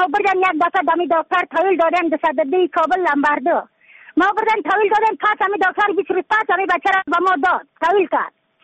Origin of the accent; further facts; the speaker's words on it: Badakhshan, Afghanistan; از بدخشان هستم، مرکز بدخشان، ولسوالی اقل پایان، قیره بینگ.